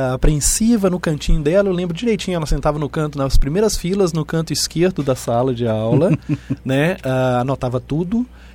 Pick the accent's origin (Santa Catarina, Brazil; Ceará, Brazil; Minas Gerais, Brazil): Minas Gerais, Brazil; now in Porto Alegre, Brazil; eu sou mineiro, mas moro aqui em Porto Alegre já há 12 anos. Eu moro em Porto Alegre e leciono na Univates desde 2006.